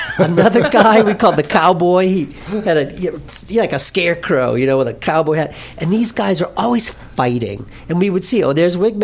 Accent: New Orleans, Louisiana, United States; And I had a chip on my shoulder growing up in New Orleans as a little kid.

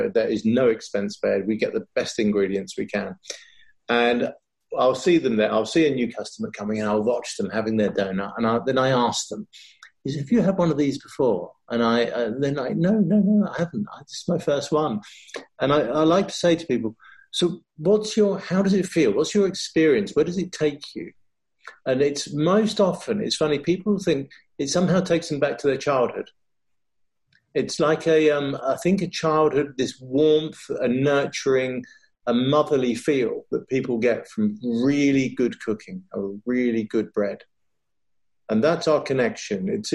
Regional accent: London, United Kingdom; when I grew up in London. I used to work nearby in Bibendum and I lived there for a while.

